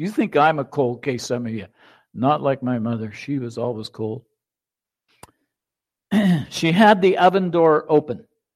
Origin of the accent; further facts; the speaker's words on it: New Brunswick, Canada; born there; also born or lived in Western Canada; As a child, I was born in New Brunswick, and in those days, New Brunswick was far more sophisticated than Western Canada